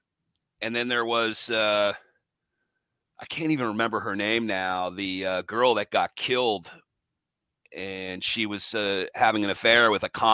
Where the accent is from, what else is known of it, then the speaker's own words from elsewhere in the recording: Seattle, Washington, United States; And there were, you know, some stations here in my hometown of Seattle that were pretty cool.